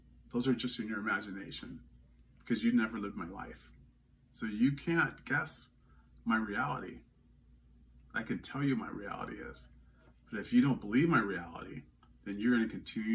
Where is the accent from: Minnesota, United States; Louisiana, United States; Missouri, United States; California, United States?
Louisiana, United States; accent: Louisiana; I don't sound like I come from Louisiana. I don't sound like I have a Southern accent or a Louisiana accent, which is different than the South.